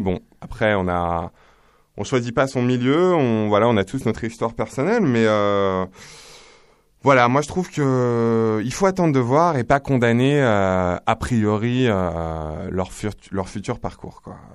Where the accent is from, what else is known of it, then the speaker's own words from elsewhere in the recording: Paris, Île-de-France, France; Bon, je suis parisien, j'ai vécu toute cette évolution